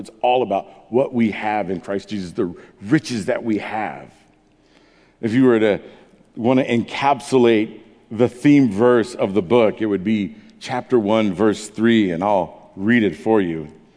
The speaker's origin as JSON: {"language": "English", "region": "California", "country": "United States", "tie": "born or raised there", "said": "I grew up in Orange County, but my playground was Los Angeles."}